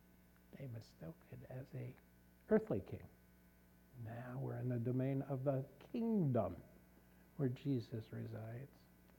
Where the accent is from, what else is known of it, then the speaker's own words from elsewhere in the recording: Pittsburgh, Pennsylvania, United States; You know, I grew up in Pittsburgh, not really seeing a real black African-American, because my grade school was all white